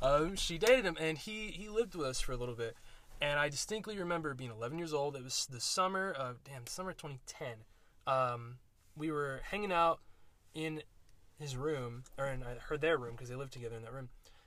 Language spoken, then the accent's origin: English; Muskogee, Oklahoma, United States; also born or lived in Texas; I've lived in Muskogee basically my entire life. My whole life. I was born in Texas. I'm Army brat.